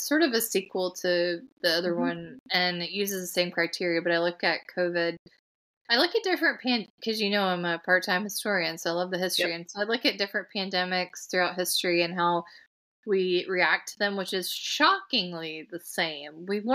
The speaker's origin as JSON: {"language": "English", "town": "Ringgold", "region": "Georgia", "country": "United States", "tie": "born or raised there", "said": "there's one that was from my hometown in Ringgold that I use as an example"}